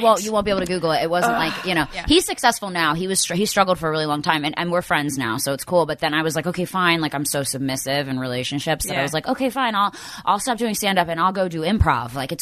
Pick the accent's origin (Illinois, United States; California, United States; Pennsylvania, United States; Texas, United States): Pennsylvania, United States; Philadelphia; Outside Philly.